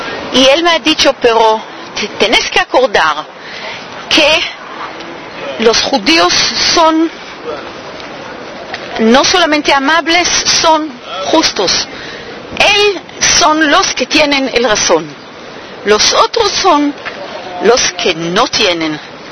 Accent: Buenos Aires, Argentina; born there; cuando fue una niña chiquita, yo nací en Buenos Aires

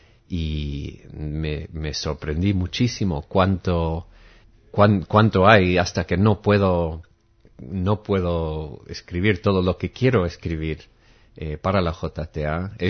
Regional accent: Philadelphia, Pennsylvania, United States; bueno, donde yo crecí en Filadelfia

